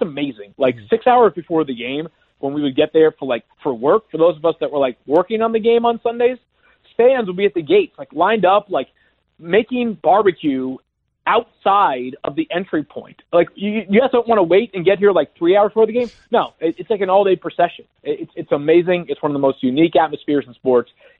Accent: New England, United States; I grew up in New England, Bill, as you well know.

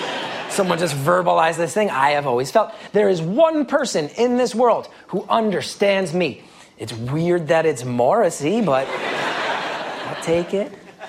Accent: New Jersey, United States; A lot of people sound like Carmela Soprano where we grew up. That's very true. I grew up in Essex County. That's where Sopranos took place, and they nailed the culture of it.

